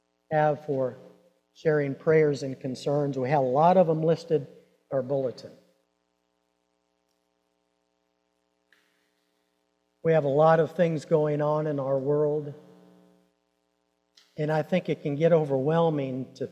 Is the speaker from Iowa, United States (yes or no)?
yes; Iowa, United States; Growing up in Iowa, I loved Christmases, and I thought everybody did as well.